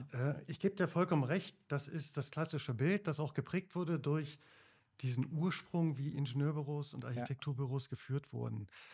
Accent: Lower Saxony, Germany; now in Braunschweig, Germany; habe hier in Braunschweig studiert. Ich wollte auch, zum Studium bin ich hergekommen. Ich komme aus dem Landkreis Helmstedt und dann wollte ich hier nicht wieder weg aus Braunschweig.

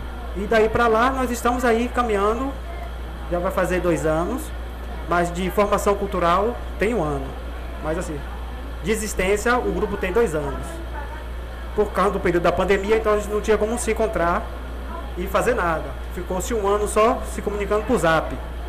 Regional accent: Cruz das Almas, Bahia, Brazil; Eu sou da cidade de Cruz das Almas, território do Recôncavo.

